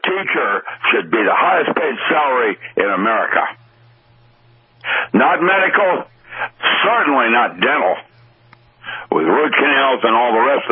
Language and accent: English; Seattle, Washington, United States; I grew up in Seattle. I remember Redmond before the Microsoft buildings there when I used to go into those fields and hunt rabbit.